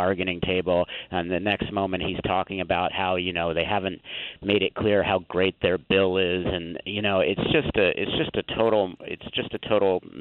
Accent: Maryland, United States; also born or lived in Minnesota; Well, I spent about 12 years there. I'm from Maryland originally, but I was in Minnesota for a long time.

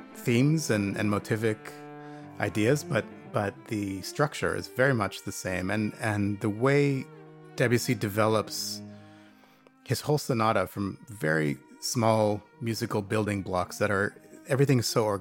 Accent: Palo Alto, California, United States; I grew up in Palo Alto, San Francisco area

